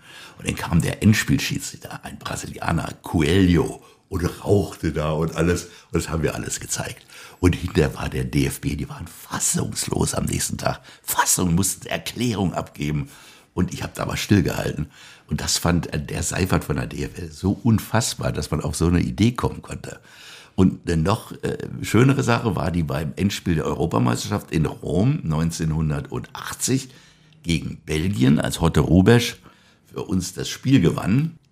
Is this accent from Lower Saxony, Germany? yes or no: yes; Lower Saxony, Germany; als Niedersachse, der Zweitligist Hannover wird das gewinnen.